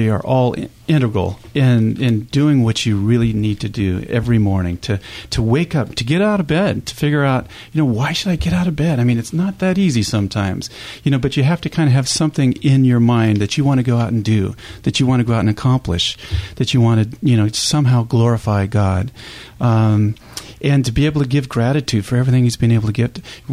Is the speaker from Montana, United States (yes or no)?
no; Oregon, United States; I grew up Catholic up in Oregon and on a little farm